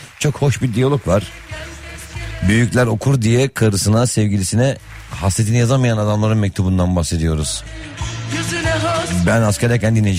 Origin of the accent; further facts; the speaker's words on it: Istanbul, Turkey; doğma büyüme İstanbul çocuğu olan ben